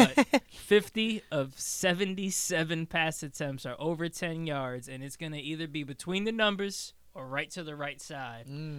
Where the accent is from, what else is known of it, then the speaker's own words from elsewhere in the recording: Philadelphia, Pennsylvania, United States; But I know Andy Reid, and I'm from Philly.